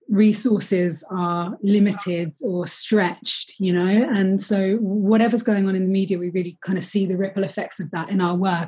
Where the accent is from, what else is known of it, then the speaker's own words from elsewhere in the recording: United Kingdom; I mean, as a Brit